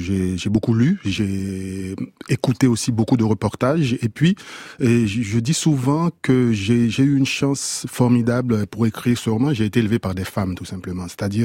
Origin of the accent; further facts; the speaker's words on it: Haiti; je suis d'Haïti, donc forcément, oui. C'est là où il y a le meilleur rhum de la Caraïbe